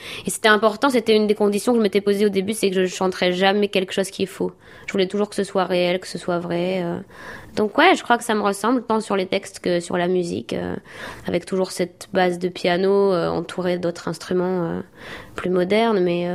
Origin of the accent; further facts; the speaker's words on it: Hauts-de-France, France; comme je viens du Nord, il y a un truc en plus.